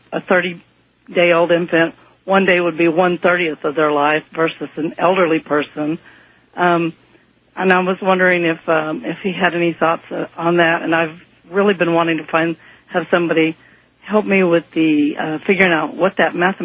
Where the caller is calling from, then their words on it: Texas, United States; I'm calling from Central Texas.